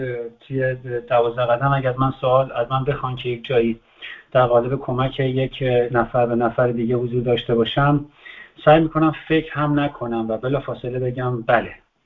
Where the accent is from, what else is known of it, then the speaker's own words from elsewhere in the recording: Tehran, Tehran Province, Iran; born there; اینها آمدن ایران، آمدن تهران که یک زندگی مجدد متفاوتی داشته باشه و من اولین توفیه شهرشونم توی شهر به دنیا آمدم. قبل از من همه روستازادن